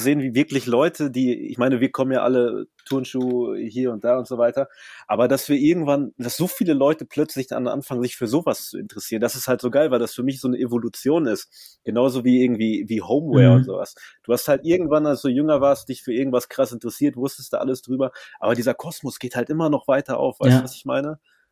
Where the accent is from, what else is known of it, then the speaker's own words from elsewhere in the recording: Germany; Ich bin ja immerhin in Deutschland aufgewachsen.